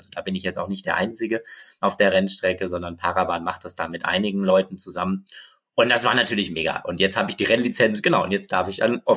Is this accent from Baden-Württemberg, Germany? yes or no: no; Bochum, North Rhine-Westphalia, Germany; ich bin in Bochum aufgewachsen. Meine Eltern leben dort auch noch, meine Geschwister, ein Großteil zumindest davon. Aber mein Herz schlägt eigentlich mittlerweile für Berlin.